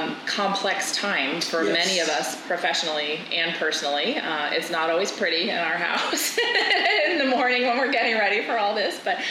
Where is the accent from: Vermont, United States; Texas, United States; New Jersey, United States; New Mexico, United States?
Vermont, United States; I grew up in Vermont. It's a state with more cows than people, and very rural, but very agricultural.